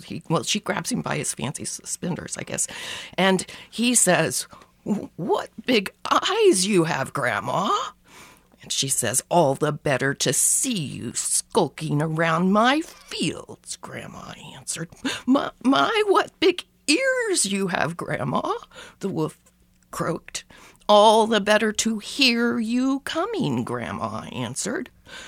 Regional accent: Bartlesville, Oklahoma, United States; I grew up in Bartlesville, Oklahoma. There were no dense forests there.

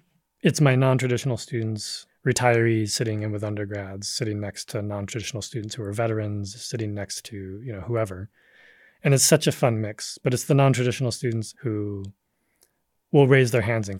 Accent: Wisconsin, United States; also born or lived in Michigan; Wisconsin and Michigan.

